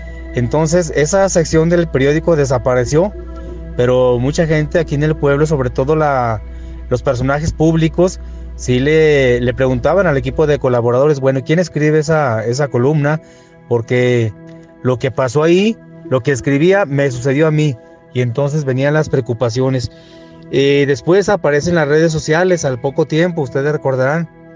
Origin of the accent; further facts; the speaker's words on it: Jerez, Zacatecas, Mexico; Yo aquí en mi pueblo editaba un periódico impreso. Aquí la gente de este lugar, que es de Jerez, Zacatecas, la gente en ese tiempo pues estaba acostumbrada a leer mucho.